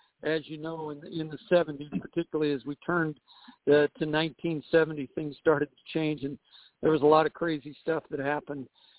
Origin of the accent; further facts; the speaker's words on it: Seattle, Washington, United States; I grew up in Seattle and was a ball boy for the Sonics from 68 to 73, so I go way back.